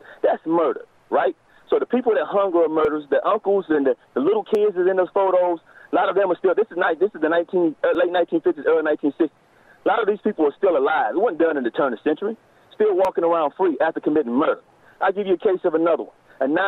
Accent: North Carolina, United States; So I'm from North Carolina.

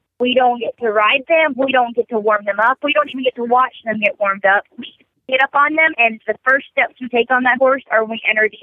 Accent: Florida, United States; Well, the main comment I get is they see that I'm from Florida

